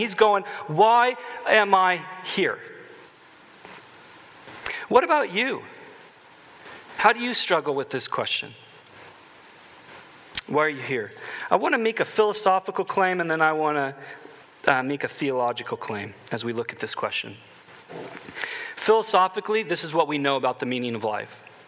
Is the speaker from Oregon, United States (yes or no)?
yes; Portland, Oregon, United States; I'm actually from Portland, Oregon, so it caused a bit of a family strife that I cheer for the Patriots.